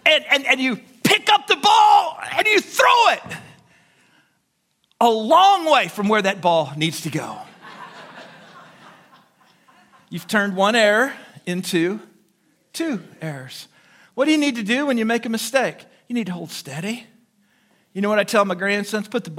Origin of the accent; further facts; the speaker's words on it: DuQuoin, Illinois, United States; He was from Marion, as it all turned out, and I was from DuQuoin, and we had a lot in common. Here we both are at Emory University in Atlanta, a couple Southern Illinois boys